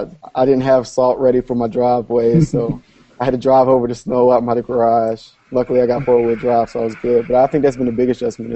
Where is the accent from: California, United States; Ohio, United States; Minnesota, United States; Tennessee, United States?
Tennessee, United States; Knoxville; I grew up right outside of Knoxville, Tennessee